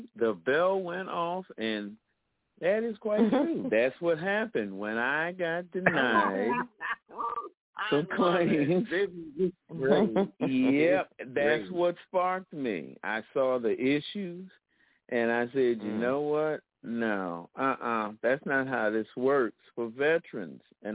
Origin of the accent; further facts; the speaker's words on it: Philadelphia, Pennsylvania, United States; I am a native, born and raised Philadelphian. That's where I grew up.